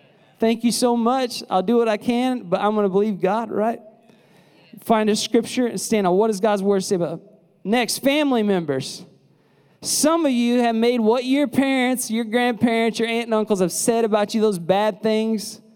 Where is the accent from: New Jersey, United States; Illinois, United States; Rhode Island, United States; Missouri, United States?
Missouri, United States; St. Louis; And we're out here hiking, you know, we're from St. Louis.